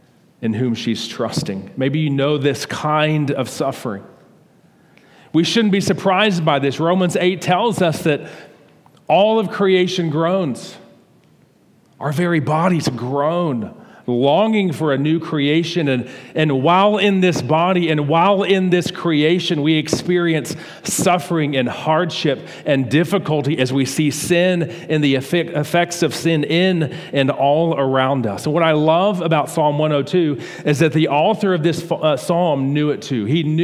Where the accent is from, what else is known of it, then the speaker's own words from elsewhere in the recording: Houston, Texas, United States; I'm not from Dallas. I don't know if this is better or worse. I'm actually from Houston.